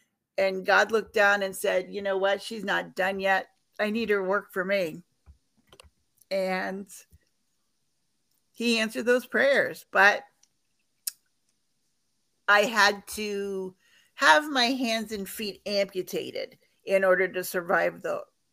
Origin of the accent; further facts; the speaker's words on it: Ohio, United States; I grew up in Ohio.